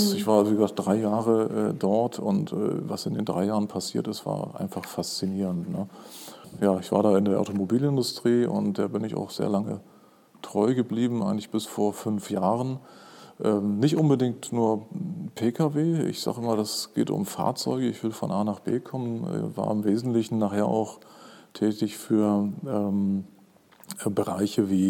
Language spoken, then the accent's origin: German; Hamburg, Germany; ich komme aus Hamburg, bin da geboren und aufgewachsen, habe dort Maschinenbau studiert